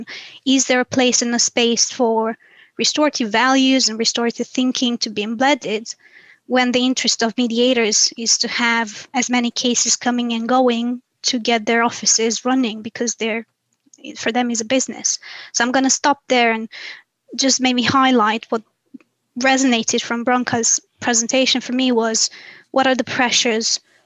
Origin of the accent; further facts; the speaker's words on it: Romania; when I'm thinking about my home country, Romania